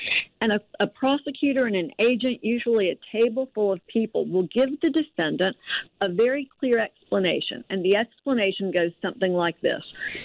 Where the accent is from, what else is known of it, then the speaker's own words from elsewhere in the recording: Alabama, United States; I'm actually from North Alabama.